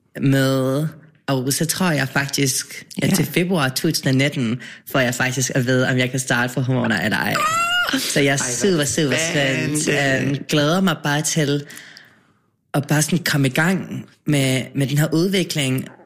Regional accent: Aarhus, Central Denmark Region, Denmark; jeg er født og opvokset i Aarhus.

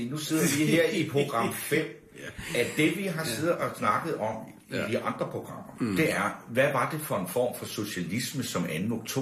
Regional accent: Ense, Region of Southern Denmark, Denmark; Jeg var præstesøn ude fra Ense, en landsby, der lå 7 kilometer uden for Svendborg.

